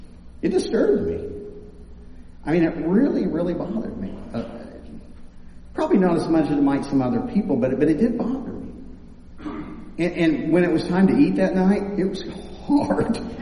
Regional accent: Kansas, United States; Now, I gotta tell you, I'm from Kansas. I grew up around farms, and I love to hunt

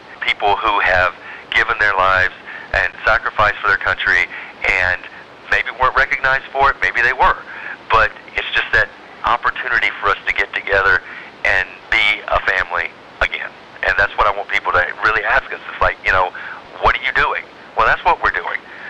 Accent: North Carolina, United States; moved away; I mean, I come from North Carolina. I come from a place where there is no equality, racially, socioeconomically

